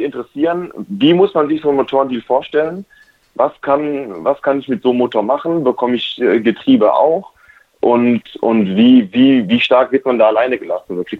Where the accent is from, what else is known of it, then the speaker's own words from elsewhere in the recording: Hockenheim, Baden-Württemberg, Germany; born there; now in Mannheim, Germany; Ich rufe aus Mannheim an. Ich bin gebürtiger Hockenheimer.